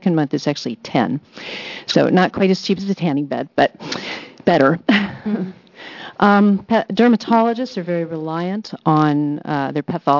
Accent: Virginia, United States; now in Coos Bay, United States; I'm from Virginia. I'm a Virginia transplant.

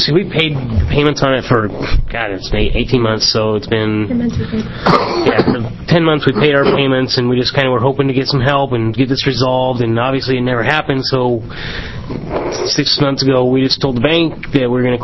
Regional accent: Eugene, Oregon, United States; It's a small town. We're from Eugene, and it's a small town.

